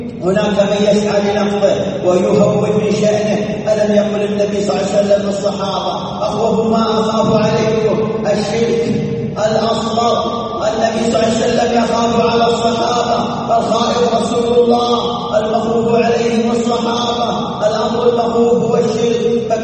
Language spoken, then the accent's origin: Arabic; Saudi Arabia